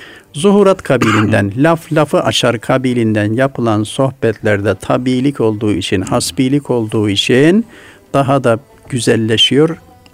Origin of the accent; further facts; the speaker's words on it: Tokat, Turkey; Şimdi geçenlerde memleketime gittim Tokat'ta.